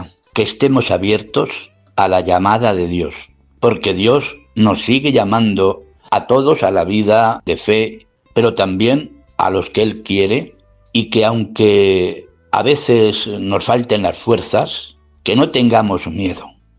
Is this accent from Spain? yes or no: yes; Torrenueva, Castilla-La Mancha, Spain; born there; Nací en Torrenueva en el año 1946.